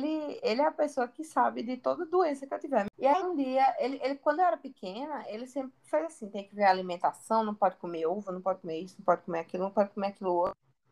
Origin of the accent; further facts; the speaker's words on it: Recife, Pernambuco, Brazil; Eu passei a minha vida toda no Cordeiro, meu filho. É Zona Oeste aqui.